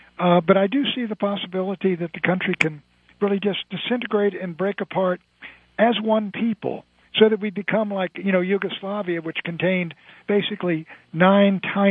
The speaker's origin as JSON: {"language": "English", "country": "United States", "said": "I mean, I'm an Irishman, I'm Scotch-Irish, I'm German, but I'm not at home in Germany. I'm an American."}